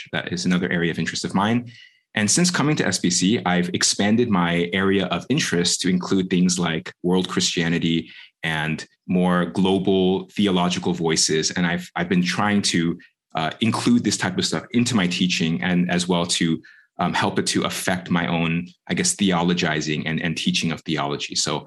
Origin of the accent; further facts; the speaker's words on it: California, United States; I'm from Southern California, America. I'm a Korean American.